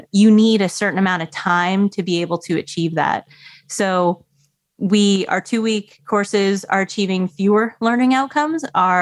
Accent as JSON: {"language": "English", "country": "Canada", "tie": "born or raised there", "said": "So I grew up in Canada, very cold, very snowy. And I learned how to ski really early because that's just what you do. Like, I live in Canada, there's a lot of snow."}